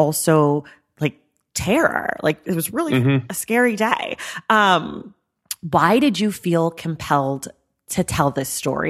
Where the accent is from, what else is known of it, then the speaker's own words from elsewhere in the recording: California, United States; I grew up in California.